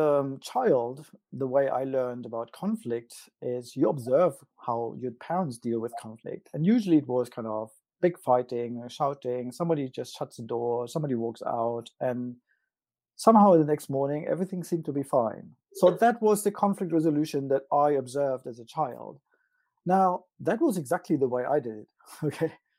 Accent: Germany; Well, I am actually from East Germany. Some people ask me why I'm saying East Germany, because actually the country I lived in doesn't exist anymore. I was 15 when the Berlin Wall came down

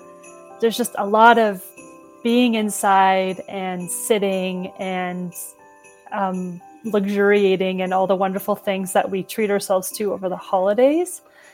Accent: Ottawa, Ontario, Canada; Growing up in Ottawa, such a wonderful center for outdoor activities and sports

